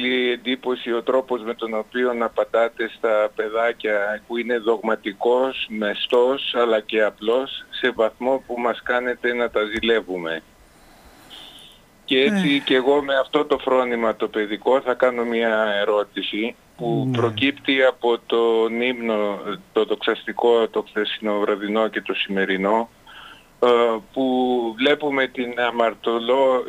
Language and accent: Greek; Athens, Attica, Greece; είμαι από Αθήνα.